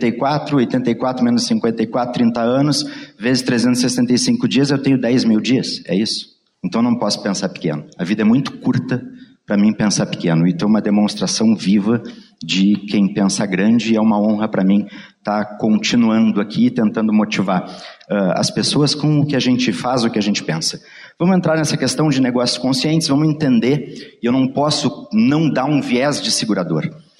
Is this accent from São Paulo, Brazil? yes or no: no; Porto Alegre, Rio Grande do Sul, Brazil; Eu sou de Porto Alegre, mas o meu pai era do interior de Santa Maria e minha mãe de General Câmara.